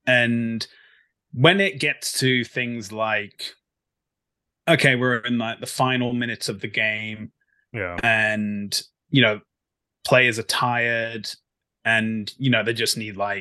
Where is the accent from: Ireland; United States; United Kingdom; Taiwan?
United Kingdom; Wales; I'm being Welsh, obviously, I'm going to talk about Wales